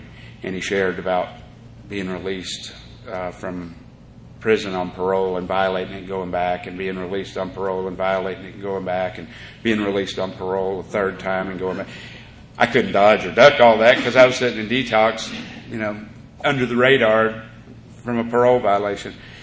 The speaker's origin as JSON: {"language": "English", "town": "South Miami", "region": "Florida", "country": "United States", "tie": "born or raised there", "said": "all my cousins and older brothers and sister and neighbors, we grew up in South Miami, kind of an ethnically diverse neighborhood."}